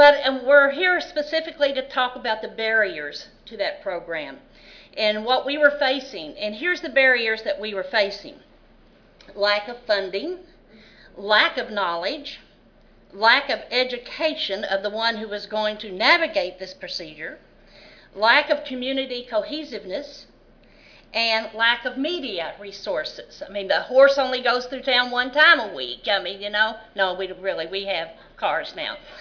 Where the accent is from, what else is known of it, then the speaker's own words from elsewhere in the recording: Kentucky, United States; I'm serving on a panel with these prestigious people, and here I am from Kentucky